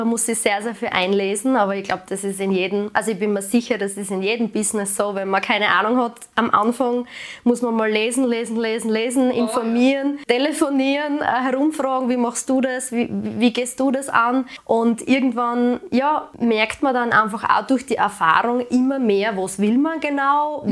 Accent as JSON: {"language": "German", "region": "Styria", "country": "Austria", "said": "ich komme aus der Steiermark"}